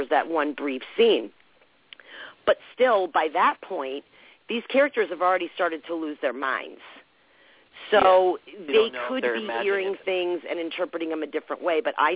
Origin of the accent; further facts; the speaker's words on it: New England, United States; I grew up in New England in the middle of the scary woods.